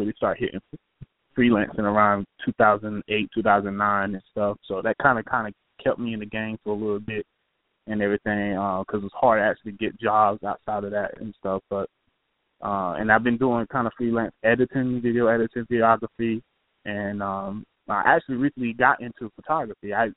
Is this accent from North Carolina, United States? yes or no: yes; Raleigh, North Carolina, United States; now in Orlando, United States; I'm originally from North Carolina, Raleigh, the capital, so 919, the area code. But, yeah, I moved down here to Orlando.